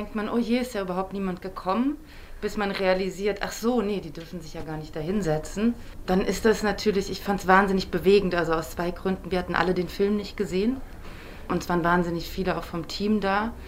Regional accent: Germany; was ich als Deutsche nicht verstehen kann

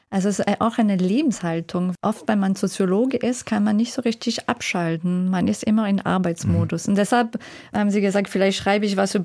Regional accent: Quebec, Canada; Das ist so Partymusik aus Quebec, wo ich herkomme.

